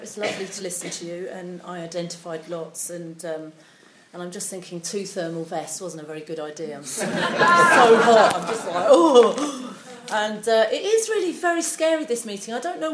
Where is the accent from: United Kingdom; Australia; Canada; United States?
United Kingdom; South Coast; I wasn't brought up in London. I was brought up on the South Coast.